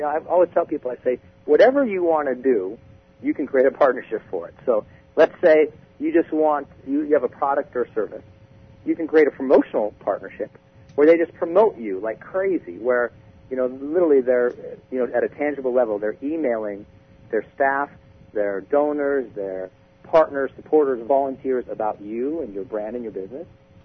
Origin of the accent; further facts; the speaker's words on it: Montana, United States; First time I learned that word, you know, I'm from Montana, you know, perpetuity.